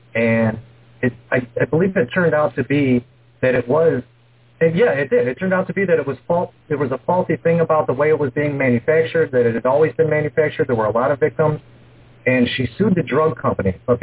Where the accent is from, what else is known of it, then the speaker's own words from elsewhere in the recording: Chicago, Illinois, United States; I'm from Chicago, lifelong resident. I've never been west of the Mississippi River in my entire life.